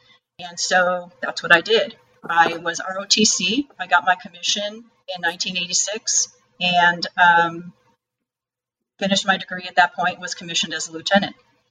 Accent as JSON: {"language": "English", "town": "Chicago", "region": "Illinois", "country": "United States", "said": "So I'm originally from Chicago."}